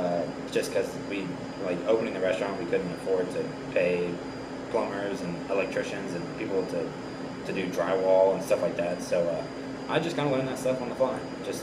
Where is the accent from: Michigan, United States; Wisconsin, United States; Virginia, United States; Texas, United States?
Texas, United States; Arlington; also born or lived in Georgia; I grew up in Arlington. I was born in Georgia, but I grew up in Arlington. But I went back to Georgia every summer, but. From like second grade. I moved here in second grade from Georgia.